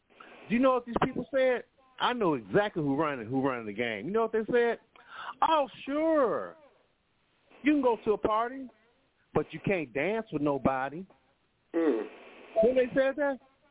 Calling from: Chicago, Illinois, United States; call from Chicago.

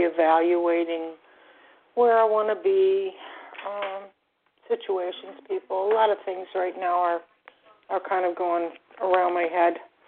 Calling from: Florida, United States; I'm calling from Florida.

